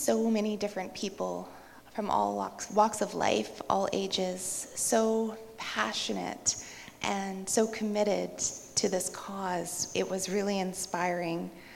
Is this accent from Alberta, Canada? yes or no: yes; Cochrane, Alberta, Canada; So I grew up here in Alberta. I grew up in Cochrane, so you know that's really close to Morley.